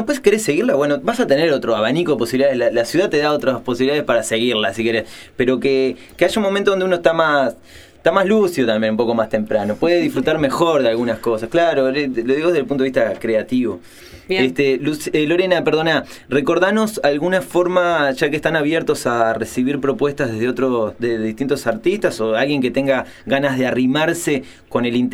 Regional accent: Uruguay; como uruguayos que somos, que caemos tarde a todos lados

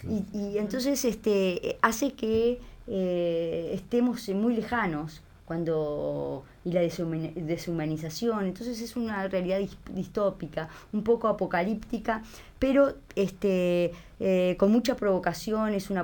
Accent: Florida, Uruguay; now in Montevideo, Uruguay; Bueno, era de Florida. Sí. Yo soy de Florida.

